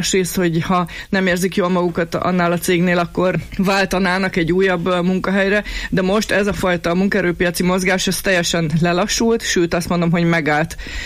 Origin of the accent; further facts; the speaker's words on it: Miskolc, Borsod-Abaúj-Zemplén, Hungary; miskolciként, borsodiként nagyon jól ismerjük a térségnek a munkaerőpiacát, hiszen itt nőttünk fel, itt végeztük az egyetemeinket, itt vannak a rokonaink